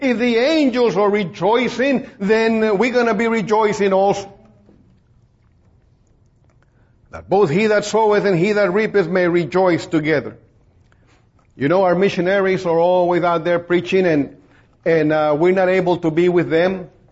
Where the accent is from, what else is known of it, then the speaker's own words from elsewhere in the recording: Texas, United States; born there; I said, I'm Hispanic. I'm an American born here in Texas, but I speak Tex-Mex.